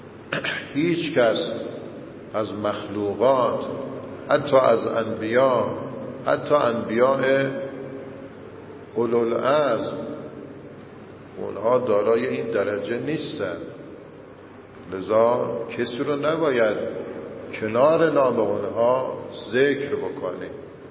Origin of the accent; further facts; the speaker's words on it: Iran; نصیب ما ایرانیام شد